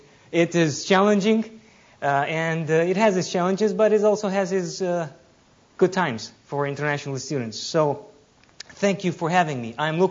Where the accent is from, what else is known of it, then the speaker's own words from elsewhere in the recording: Romania; We're both from Romania, different parts of the country, 10 hours apart.